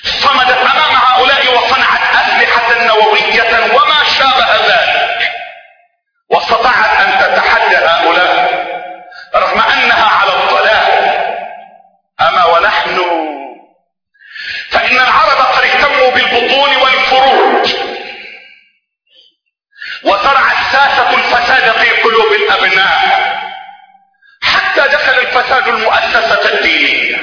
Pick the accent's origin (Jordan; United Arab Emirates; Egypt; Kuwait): Egypt; أنا مصري، أنا مصري، أنا من العالم المتخلف. مصر دولة متخلفة.